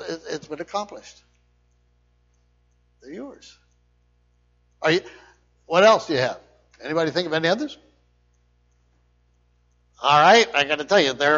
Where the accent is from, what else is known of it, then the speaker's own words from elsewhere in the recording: Shickshinny, Pennsylvania, United States; I did all the things that not all teenagers do, but at least I did growing up in Shikshinny.